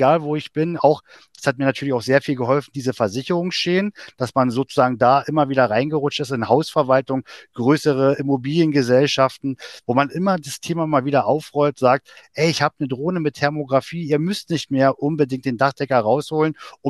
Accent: Germany; am alten Wohnort, wo ich herkomme. Also ich wohne direkt an der polnischen Grenze. Also in Steinwurf bin ich in Polen drüben.

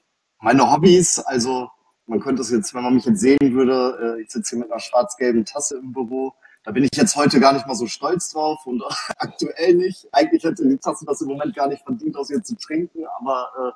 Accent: Senden, North Rhine-Westphalia, Germany; also born or lived in Münster; ich komme aus Senden, das ist hier in der Nähe von Münster, 15 Kilometer weiter entfernt. Habe vorher 10 Jahre in Münster gewohnt, bin aber in Senden aufgewachsen, also so ein bisschen back to the roots.

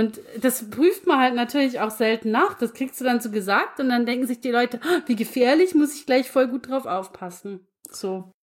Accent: Bavaria, Germany; selbst bei uns in Niederbayern

